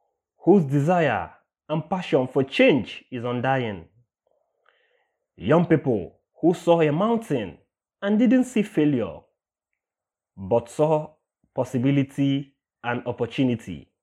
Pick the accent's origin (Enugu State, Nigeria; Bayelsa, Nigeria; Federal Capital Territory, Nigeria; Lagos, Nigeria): Federal Capital Territory, Nigeria; Abuja; from Abuja, Nigeria, and I will be speaking about youth employment.